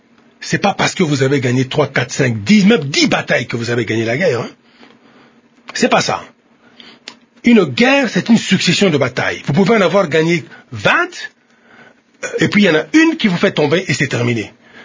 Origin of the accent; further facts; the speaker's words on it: Kivu, DR Congo; Et ce Waterloo-là, il sera chez moi au Kivu.